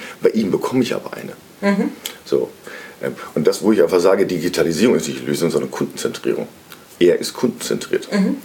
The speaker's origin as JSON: {"language": "German", "region": "Northern Germany", "country": "Germany", "said": "ich komme ja aus dem Norden"}